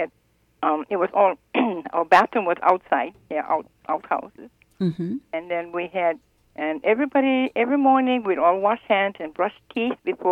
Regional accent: Kohala, Hawaii, United States; But most of the time when I remember growing up in Kohala and then we moved here on this side of the island

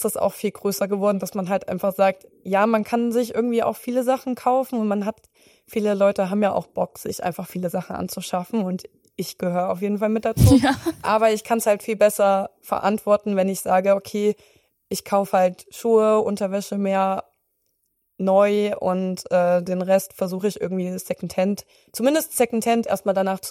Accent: Dresden, Saxony, Germany; also in Dresden, ich komme aus Dresden

